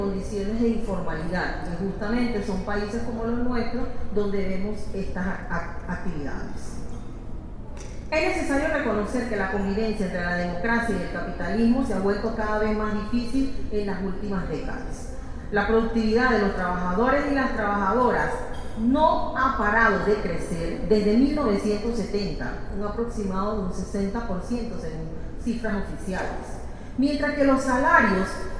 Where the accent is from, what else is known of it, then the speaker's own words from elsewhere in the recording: Panama; por lo menos yo soy de Panamá y no es algo que pasa